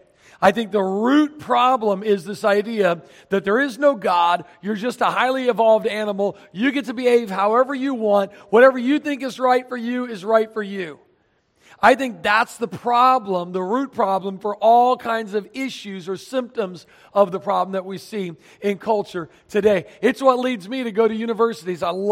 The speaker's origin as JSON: {"language": "English", "town": "Starke", "region": "Florida", "country": "United States", "tie": "born or raised there", "said": "in Florida, my home state, Stark, Florida."}